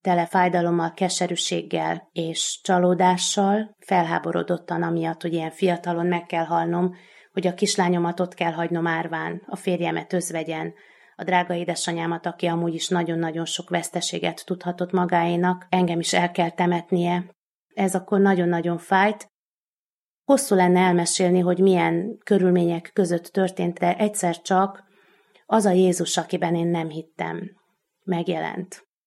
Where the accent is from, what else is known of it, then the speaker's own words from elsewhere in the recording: Târgu Mureș, Mureș County, Romania; Marosvásárhelyen, Erdély szívében születtem. Nagyon nagy örömmel fogadott a családom, nagyon nagy szeretetben nőttem föl